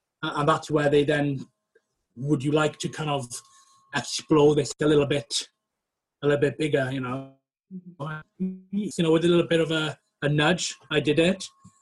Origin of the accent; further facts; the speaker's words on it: Wales, United Kingdom; now in York, United Kingdom; I'm a little bit biased on the one hand that I am from West Wales, so I obviously think it's the greatest place in the world.